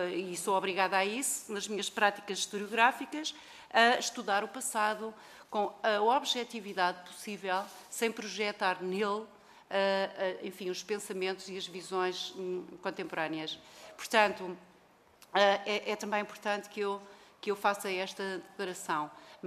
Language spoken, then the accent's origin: Portuguese; Viseu, Portugal; Viseu é também a minha terra